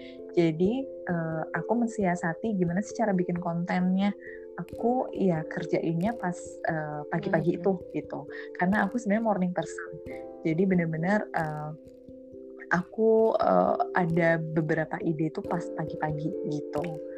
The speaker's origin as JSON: {"language": "Indonesian", "town": "Purwokerto", "region": "Central Java", "country": "Indonesia", "said": "terus habis itu dari Purwokerto, dari kampung aku sendiri"}